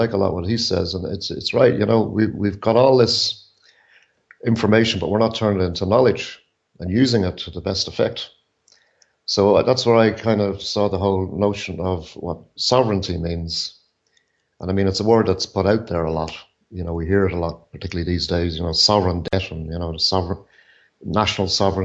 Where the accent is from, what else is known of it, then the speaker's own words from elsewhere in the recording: Ireland; Well, as I said, I'm from Ireland.